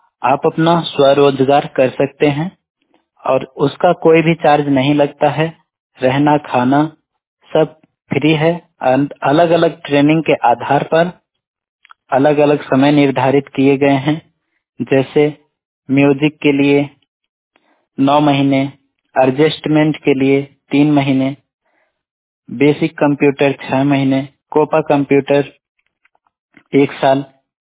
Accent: Uttar Pradesh, India; UP district Jaunpur का रहने वाला हूं और मैं 100% ब्लाइंड हूं।

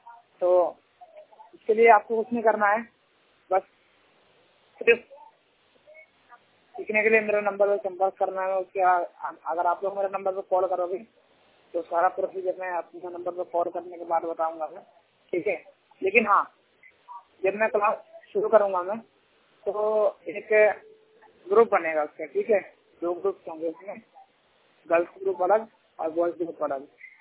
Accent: Saharanpur, Uttar Pradesh, India; और मैं सहारनपुर से हूँ

